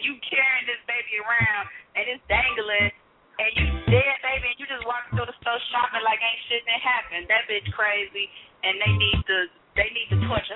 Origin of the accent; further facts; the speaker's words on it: Midwest, United States; Because, you know, I'm from the Midwest, so right now in Chicago it's kind of cold